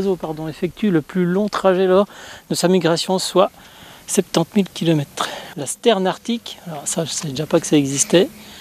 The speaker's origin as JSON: {"language": "French", "town": "La Chaux-de-Fonds", "region": "Neuchâtel", "country": "Switzerland", "said": "je viens de La Chaux-de-Fonds"}